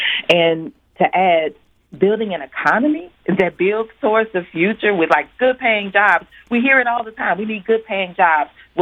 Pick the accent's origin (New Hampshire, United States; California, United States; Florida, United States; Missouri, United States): Missouri, United States; St. Louis; as a black woman growing up in St. Louis